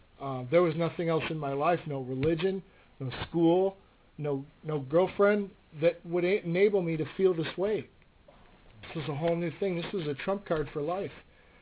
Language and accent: English; Chicago, Illinois, United States; But growing up in Chicago, I started with marijuana and obviously the drinking.